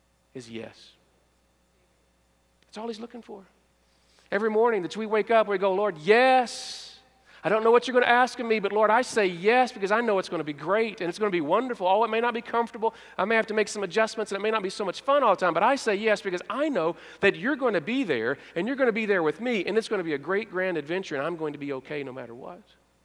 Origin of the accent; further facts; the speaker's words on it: Arkansas, United States; Now, I'm from South Arkansas.